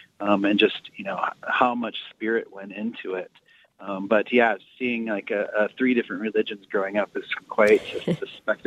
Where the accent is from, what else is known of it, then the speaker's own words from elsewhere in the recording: Pine Ridge, South Dakota, United States; And then growing up on Pine Ridge with the Lakota around and always having Lakota ceremony and religion and spirituality and everything